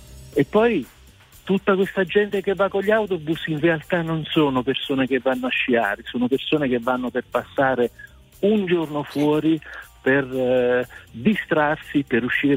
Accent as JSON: {"language": "Italian", "region": "Molise", "country": "Italy", "said": "Sono molisano."}